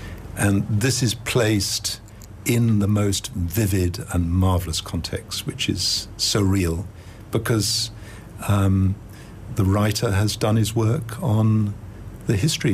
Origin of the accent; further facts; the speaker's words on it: England, United Kingdom; I have my own story I tell myself about being an Englishman who has a second identity.